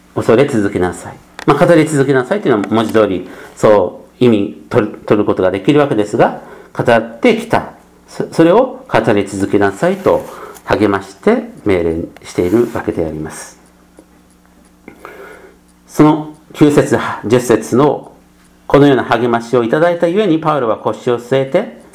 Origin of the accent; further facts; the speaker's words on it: Gunma, Japan; also born or lived in Osaka; もともと私は生まれも育ちも関東の群馬県であります。